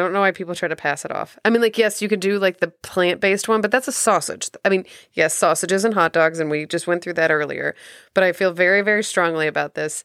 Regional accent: Missouri, United States; Well, I'm from Missouri, so I know what good barbecue sauce is.

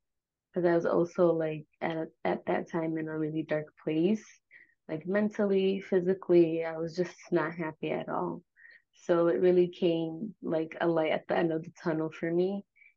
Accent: Michigan, United States; Yeah, so I'm from Michigan

